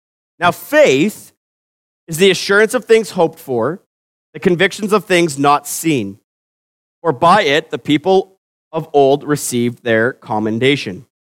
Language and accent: English; Saskatchewan, Canada; we grew up in Saskatchewan, so we saw them on our acreage too.